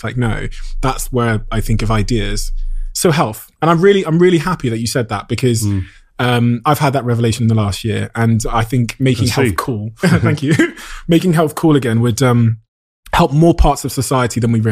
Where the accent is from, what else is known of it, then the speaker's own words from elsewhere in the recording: Plymouth, South West England, United Kingdom; me as a young kid growing up in Devon and Plymouth